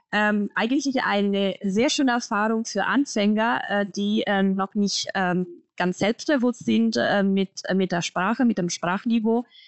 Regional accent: Como, Lombardy, Italy; German is a second language; ich bin 28 Jahre alt und komme aus Italien, aus der Stadt Como.

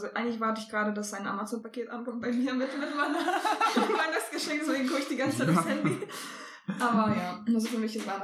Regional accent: Greece; now in Germany; Also nicht so wie bei uns in Griechenland, wo die Schiffe geschmückt werden. Das ist wirklich sehr schön. Also ich habe in Griechenland in der Hafenstadt gewohnt.

